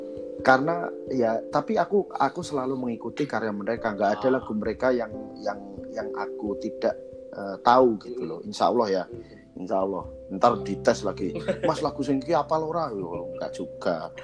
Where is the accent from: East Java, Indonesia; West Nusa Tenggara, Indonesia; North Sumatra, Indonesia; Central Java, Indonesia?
East Java, Indonesia; Lamongan; now in Yogyakarta, Indonesia; aku kan pindah dari Jawa Timur, dari Lamongan itu ke Jogja itu tahun-tahun 2000. 2000-2001.